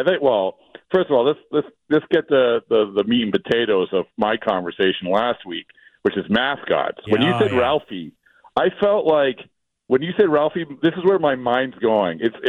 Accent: United States; I mean, because I'm from USA. I'm not from Puerto Rico.

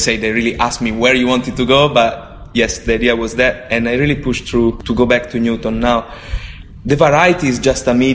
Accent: Milan, Lombardy, Italy; English is a second language; Yes, I'm originally from Milan.

